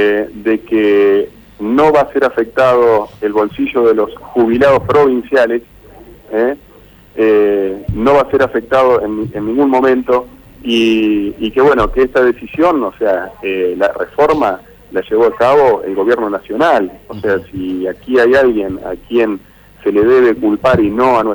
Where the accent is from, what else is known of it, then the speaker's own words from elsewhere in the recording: Paraná, Entre Ríos, Argentina; moved away as an adult; No, sí, por supuesto que sí, y con más razón para Paraná, mi ciudad natal. Yo soy paranaense, viví hasta los 25 años, obviamente, y tengo toda mi familia ahí.